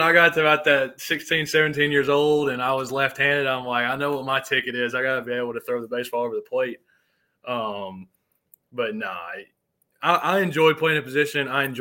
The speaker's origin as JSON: {"language": "English", "town": "Loretto", "region": "Tennessee", "country": "United States", "tie": "born or raised there", "said": "I'm from Loretta, Tennessee, and he's from Florence, Alabama. So it was funny because we actually grew up 30 minutes from each other."}